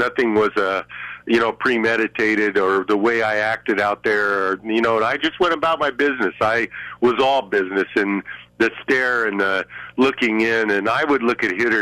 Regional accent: Colorado, United States; I grew up out here in Colorado

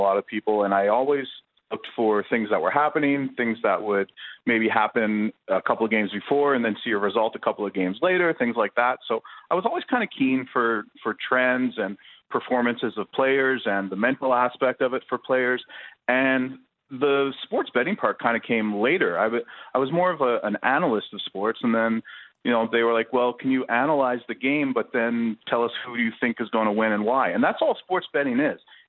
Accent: Canada; I'm Canadian, so I grew up playing hockey and fast pitch softball

